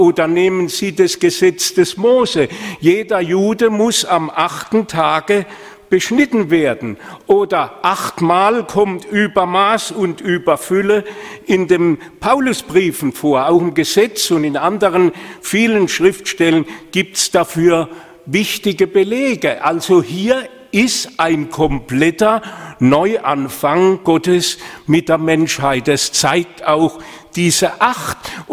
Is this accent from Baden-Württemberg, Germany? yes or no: yes; Helmsheim, Baden-Württemberg, Germany; konkret in unseren Dörfern zwischen Bruchsal und Bretten, in Gondelsheim, in Heidelsheim, in Helmsheim, wo ich herkomme, erlebt.